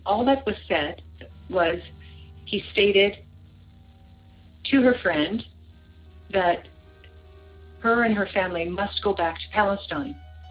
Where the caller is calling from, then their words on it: Brandon, Manitoba, Canada; I am calling from Brandon, Manitoba, Canada.